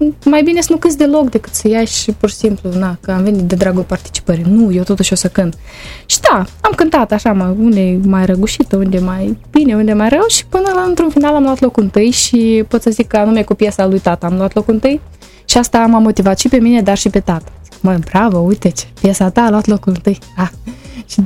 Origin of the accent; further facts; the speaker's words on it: Bălți, Moldova; Eram mică și cu colindatul mergeam când eram la Bălți, pentru că eu sunt din Bălți.